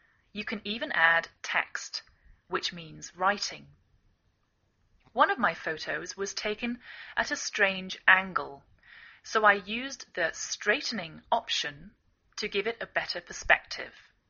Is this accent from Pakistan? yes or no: no; England, United Kingdom; now in United States